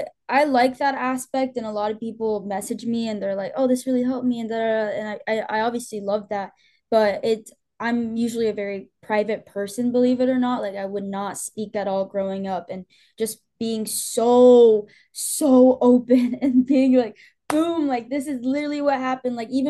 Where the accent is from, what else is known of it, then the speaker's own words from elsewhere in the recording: Miami, Florida, United States; Yeah, I grew up in Miami, but I, you know, hated it here for like the majority of my life.